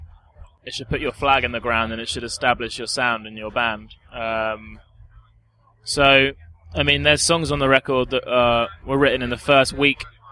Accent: England, United Kingdom; We wanted to give off a clear message about, you know, that we're from England as well.

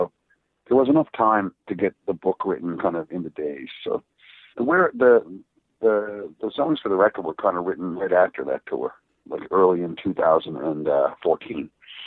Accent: Petty Harbour, Newfoundland and Labrador, Canada; Most of the stuff in the book I were stories I've been telling about growing up in Petty Harbor since I was a kid.

